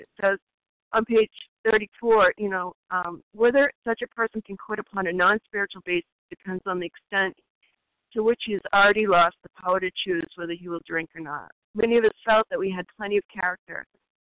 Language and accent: English; Maine, United States; accent: Maine; you say sober from, I say soba because I'm from Maine.